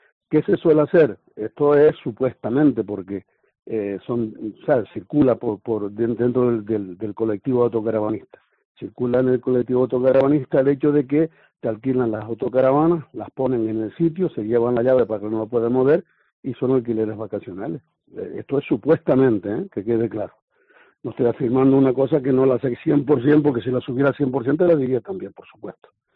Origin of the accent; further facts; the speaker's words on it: Los Cristianos, Canary Islands, Spain; born there; Yo soy nacido en Los Cristianos y sé lo que me estoy hablando